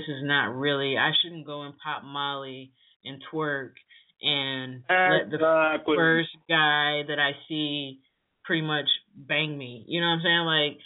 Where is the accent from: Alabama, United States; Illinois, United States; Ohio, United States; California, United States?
Ohio, United States; Lorain; I'm born and raised in Ohio, born and raised in Lorain, Ohio